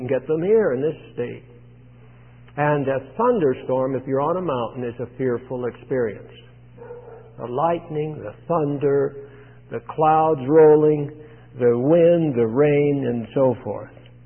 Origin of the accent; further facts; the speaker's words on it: Arizona, United States; I grew up in Arizona and was within sight of mountains all the time while I was growing up.